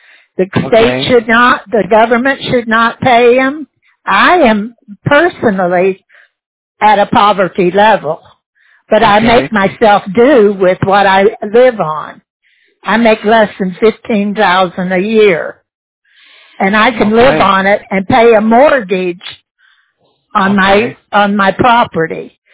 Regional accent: Orlando, Florida, United States; born there; I am definitely an American. I was born here in Orlando.

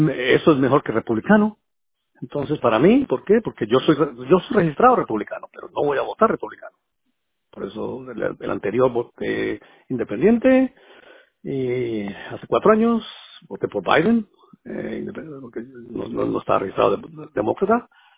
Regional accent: Colombia; born there; Yo nací en Colombia, Sudamérica, entonces me considero latinoamericano.

